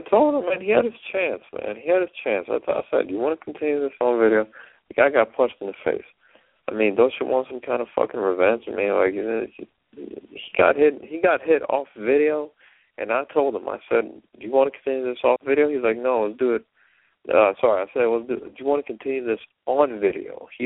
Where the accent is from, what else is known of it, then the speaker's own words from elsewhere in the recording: United States; I'm an American, red, white, and blue.